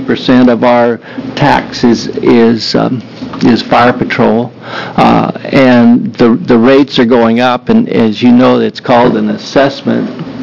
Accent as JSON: {"language": "English", "town": "Prineville", "region": "Oregon", "country": "United States", "said": "from Prineville, Oregon. It's in Cook County."}